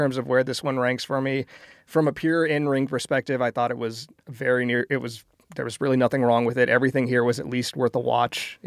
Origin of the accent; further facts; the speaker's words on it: California, United States; I'm personally from SoCal. He reps SoCal very hard